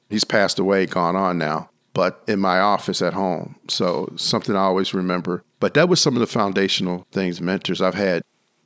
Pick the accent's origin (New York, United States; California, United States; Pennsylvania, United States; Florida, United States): Pennsylvania, United States; Pittsburgh; I was born here in Pittsburgh in January 19th, 1959. Initially, was on the hill. In sixth grade, we moved over into Chartiers area.